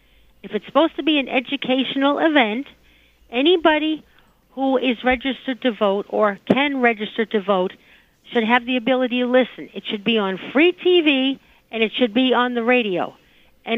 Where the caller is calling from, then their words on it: Chelsea, New York, United States; from Chelsea.